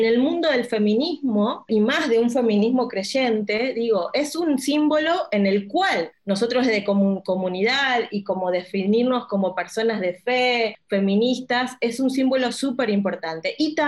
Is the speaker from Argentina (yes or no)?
yes; Buenos Aires, Argentina; soy argentina, más específicamente de la ciudad de Buenos Aires.